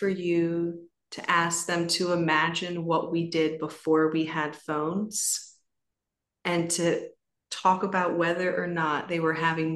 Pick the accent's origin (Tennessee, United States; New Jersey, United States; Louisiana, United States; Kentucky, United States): Louisiana, United States; New Orleans; Because I imagined and remembered being a child growing up in Southeast Louisiana and in New Orleans.